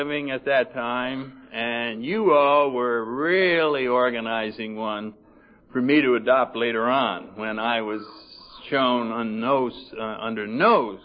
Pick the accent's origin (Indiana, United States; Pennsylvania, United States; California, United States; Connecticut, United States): Connecticut, United States; And I got mine in New England. I'm from Connecticut. I'm a Connecticut Yankee or whatever you call it